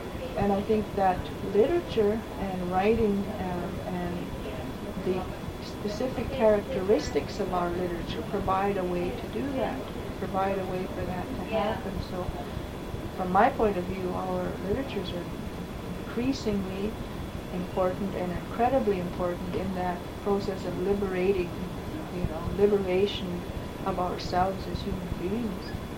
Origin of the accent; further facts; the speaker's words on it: Canada; there's some things about being Canadian